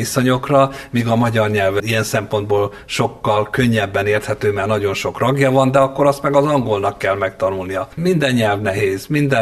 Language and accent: Hungarian; Hungary; first language Hungarian; magyarok vagyunk, és az anyanyelvünket minél jobban ismerjük